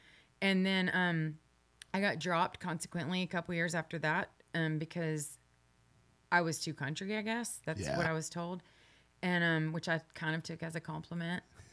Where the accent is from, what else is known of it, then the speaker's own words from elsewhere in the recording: Texas, United States; So, I'm from East Texas, and, like, the way that I talk is the way that I talk.